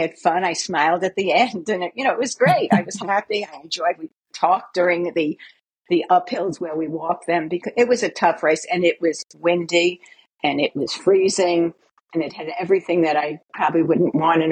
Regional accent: New York, United States; screaming and the support and the energy in New York was so much. And I guess also because it was my hometown, you know, and it meant a lot.

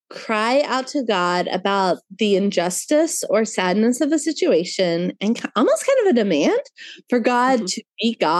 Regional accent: Georgia, United States; I'm a Southern girl. I'm from Georgia. I am very socialized to be a nice, you know, polite, happy woman.

